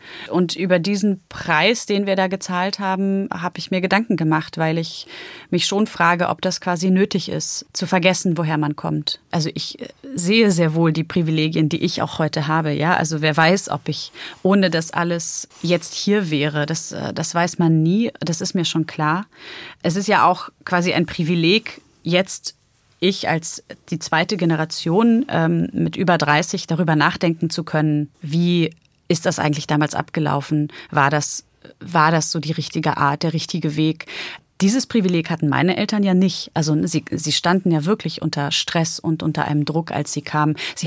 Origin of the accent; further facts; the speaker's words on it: Wejherowo, Pomeranian Voivodeship, Poland; born there; dieser Geburtsort, der immer noch Neustadt in Westpreußen lautet, statt Welcherowo, obwohl ich ja 83 geboren bin und meine Heimatstadt schon lange nicht mehr Neustadt in Westpreußen hieß.